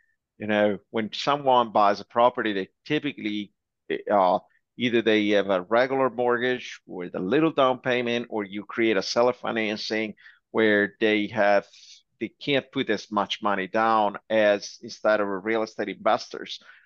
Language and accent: English; Italy; now in United States; I'm actually from Italy. I moved to the US around 12 years ago, and I did real estate in Italy.